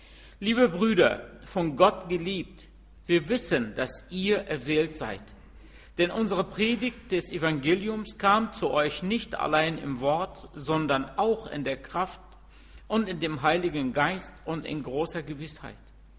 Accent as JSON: {"language": "German", "country": "Egypt", "moved": "yes", "lives_now": "Hanover, Germany", "said": "ich bin aus Ägypten. Ich bin hier in Hannover seit 2002"}